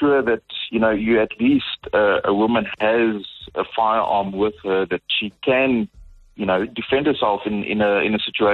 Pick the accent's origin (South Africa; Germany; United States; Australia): South Africa; But as women, as South African citizens, whether you're male or female, we have to start arming ourselves.